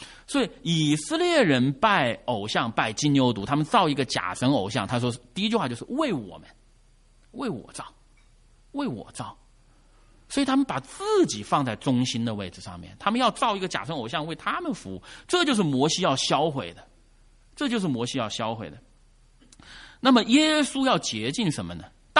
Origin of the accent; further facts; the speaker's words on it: China; 我就来自于一个码头城市，在中国大陆有个所谓的码头文化。